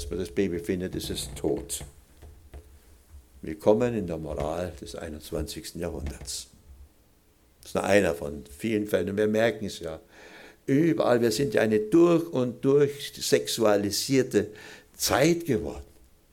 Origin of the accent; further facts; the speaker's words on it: Oberammergau, Bavaria, Germany; born there; Also in meiner Heimat, ich komme gebürtig aus Oberammergau, und ich wohne im Schwarzwald, im Nordschwarzwald